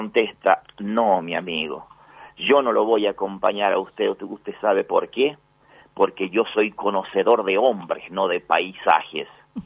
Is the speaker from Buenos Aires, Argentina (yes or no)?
no; Vinchina, La Rioja, Argentina; 70 kilómetros de Vinchina, mi pueblo, en el oeste riojano.